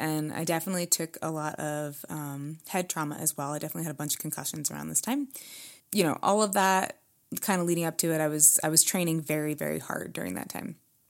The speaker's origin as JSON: {"language": "English", "region": "Pennsylvania", "country": "United States", "tie": "born or raised there", "said": "I live in Colorado now, but I grew up in Pennsylvania and in a suburb outside of Philadelphia where Lyme disease is very prevalent on the East Coast in general."}